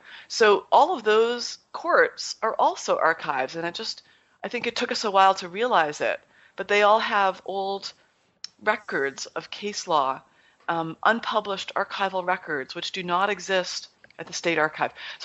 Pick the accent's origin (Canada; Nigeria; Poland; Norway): Canada; also born or lived in United Kingdom / United States; I'm originally Canadian, but I went to the UK and studied law And then I did a PhD in history in the US.